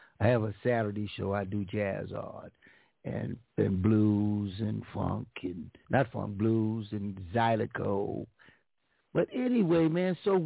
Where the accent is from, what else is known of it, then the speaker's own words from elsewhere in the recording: Los Angeles, California, United States; when I was growing up in Los Angeles back in the day, we all listened to KGFJ Soul Radio